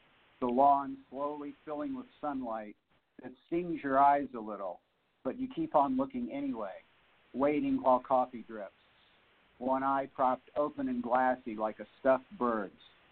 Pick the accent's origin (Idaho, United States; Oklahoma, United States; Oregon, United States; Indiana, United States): Oklahoma, United States; also born or lived in Texas; Yeah, I was born in Texas. I grew up partly in Texas, but a large part of my upbringing was, in fact, in Oklahoma.